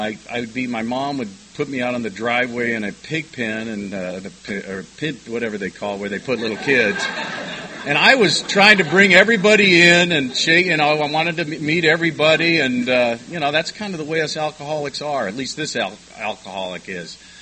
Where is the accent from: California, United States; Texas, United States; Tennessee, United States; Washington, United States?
California, United States; La Jolla; I grew up in La Jolla, PB.